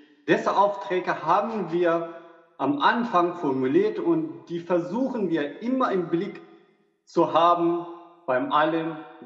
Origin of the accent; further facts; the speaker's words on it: Afghanistan; German is a second language; now in Germany; ich komme aus Afghanistan